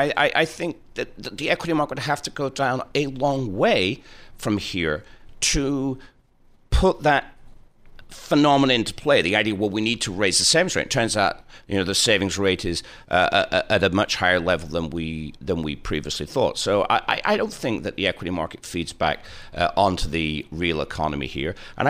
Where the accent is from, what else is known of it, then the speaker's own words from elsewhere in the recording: Preston, North West England, United Kingdom; One of the first team to win the Football League when that started 130 years ago in 1888. It's my hometown.